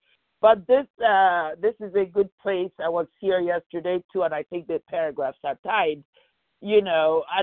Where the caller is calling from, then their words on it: California, United States; from California, Pacific Time.